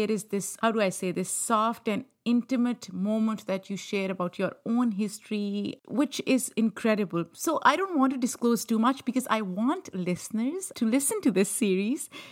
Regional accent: Pakistan; I grew up in Pakistan

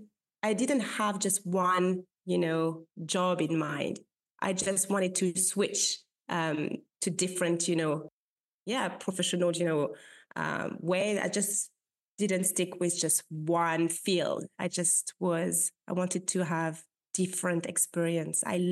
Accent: Île-de-France, France; now in London, United Kingdom; I grew up in Paris, not really in Paris, but just, you know, a couple of minutes away from Paris. So yes, I'm living now in London, but I'm French. Yeah, born and raised there.

